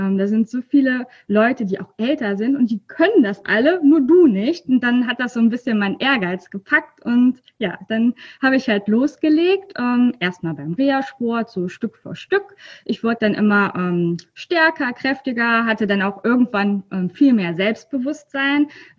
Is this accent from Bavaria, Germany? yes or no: no; North Rhine-Westphalia, Germany; ich komme aus der Nähe von Köln. Die Bibliothek liegt auch in Bergheim, hier wohne ich auch